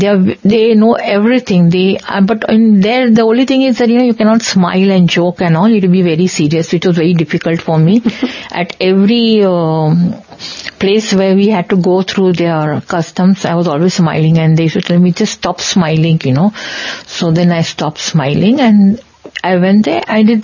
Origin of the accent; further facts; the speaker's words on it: Bangalore, Karnataka, India; I'm from Bangalore. I caught the flight.